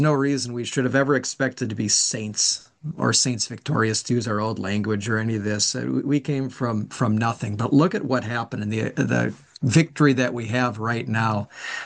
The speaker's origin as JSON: {"language": "English", "region": "Wisconsin", "country": "United States", "tie": "born or raised there", "lives_now": "Chicago, United States", "said": "because I grew up in Wisconsin, being indoctrinated in one team to cheer for, and then I did my ministry in Washington, D.C., and now Chicago."}